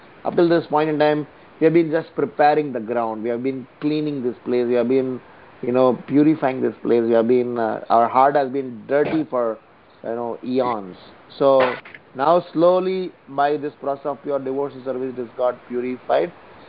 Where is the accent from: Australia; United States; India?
India; South India; now in Navi Mumbai, India; from Navi Mumbai, and I hail from South India.